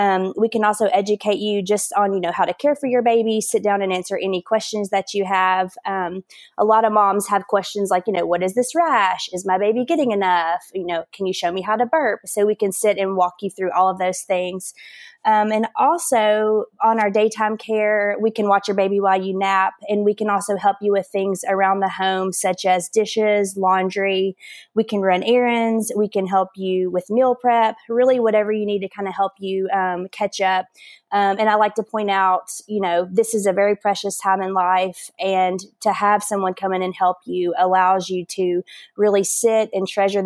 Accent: Nashville, Tennessee, United States; I'm a born and raised native Nashvillian, and I grew up here in the Nashville area. I went to college at the University of Tennessee in Knoxville

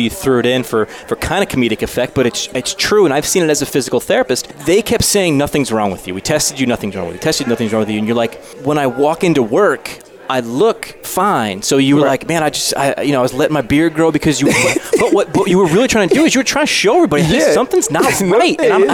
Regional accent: New York, United States; I'm from New York.

